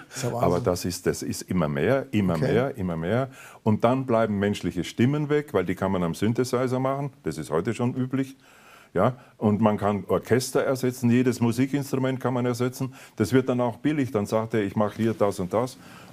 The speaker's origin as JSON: {"language": "German", "region": "Vienna", "country": "Austria", "tie": "born there", "said": "Ich bin ja in Wien geboren."}